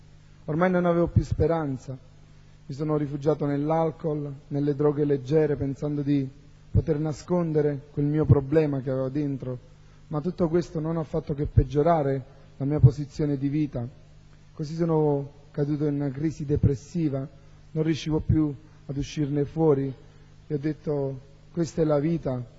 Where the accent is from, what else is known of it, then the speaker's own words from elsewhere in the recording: Naples, Campania, Italy; vengo da Napoli e ho 26 anni.